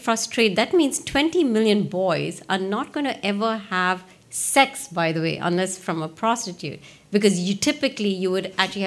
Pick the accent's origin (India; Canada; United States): India; so I come from India and I was born and brought up there.